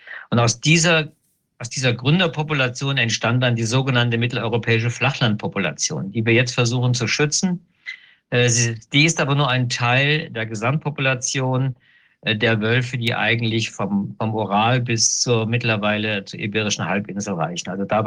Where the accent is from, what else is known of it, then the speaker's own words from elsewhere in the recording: Hesse, Germany; Der Hintergrund, das ist meine Heimatregion im hessischen Hinterland, heißt das. Das ist die Region Marburg-Biedenkopf.